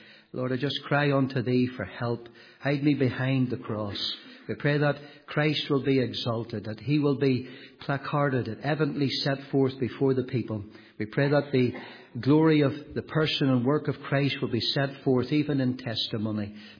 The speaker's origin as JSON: {"language": "English", "region": "England", "country": "United Kingdom", "tie": "born there", "moved": "yes", "said": "But I was born in England. You know that I've lost that accent a long, long time ago."}